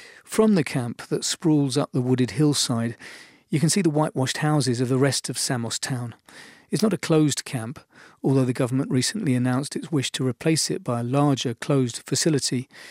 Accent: England, United Kingdom; Where are you from? Her husband, Yanni, asks me. England, I said.

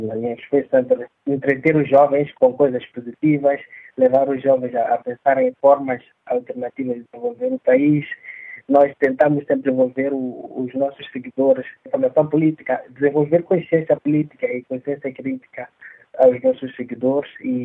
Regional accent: Mozambique; Nós não podemos admitir como moçambicanos uma opção diferente do diálogo

